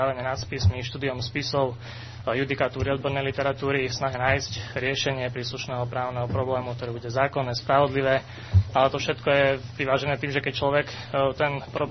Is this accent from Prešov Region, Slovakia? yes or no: yes; Bardejov, Prešov Region, Slovakia; mám 32 rokov, som z Bardejova